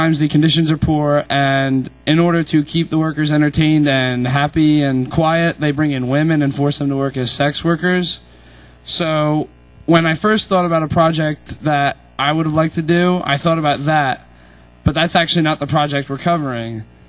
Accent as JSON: {"language": "English", "region": "New Jersey", "country": "United States", "said": "from New Jersey in the USA, where absolutely nothing interesting happens ever."}